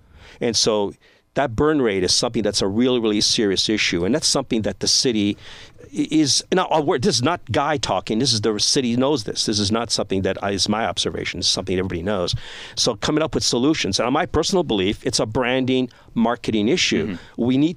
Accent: Arizona, United States; I'm from Arizona

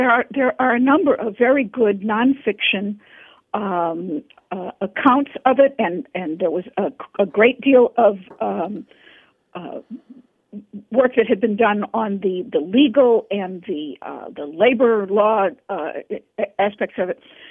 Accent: Chicago, Illinois, United States; No, I'm from Chicago.

